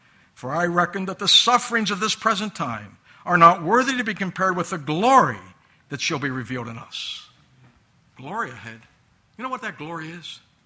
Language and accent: English; Pittsburgh, Pennsylvania, United States; He likes my hometown team, the Pittsburgh Steelers, man of good taste.